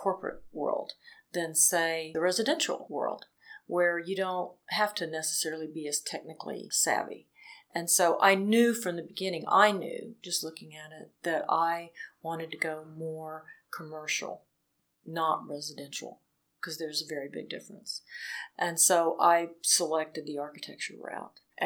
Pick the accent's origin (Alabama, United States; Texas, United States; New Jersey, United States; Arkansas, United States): Texas, United States; Hallettsville; So I grew up in Hallettsville, Texas, which is a town of 20.